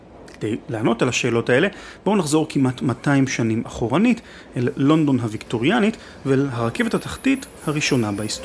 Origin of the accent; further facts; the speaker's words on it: Haifa, Haifa District, Israel; כפי שחלק מהמאזינים ודאי יודעים, אני חיפאי ואפילו חיפאי גאה. חיפה היא עיר יפהפייה ואין מתחרים לאוויר הצלול של הכרמל.